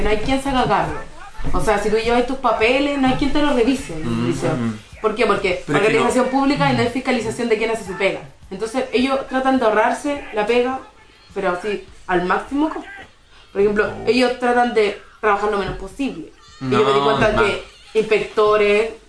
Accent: San Fernando, O'Higgins, Chile; En la comuna de San Fernando

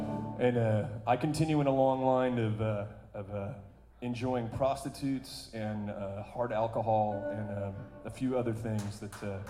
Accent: Riverside, United States; Didn't I just tell you? I'm from Riverside, man. That's a joke in itself right there.

